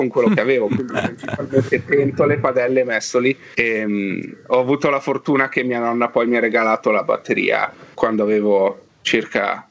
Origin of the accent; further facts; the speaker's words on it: Lugano, Ticino, Switzerland; now in Amsterdam, Netherlands; Arrivo da Lugano e sono ad Amsterdam da vari anni, ormai dal 2016.